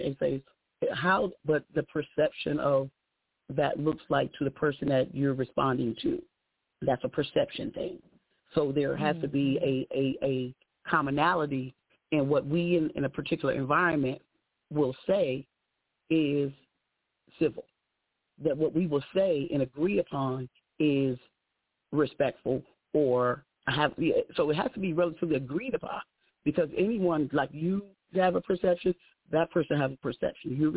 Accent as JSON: {"language": "English", "region": "Connecticut", "country": "United States", "tie": "born or raised there", "said": "But that is because I grew up in Connecticut."}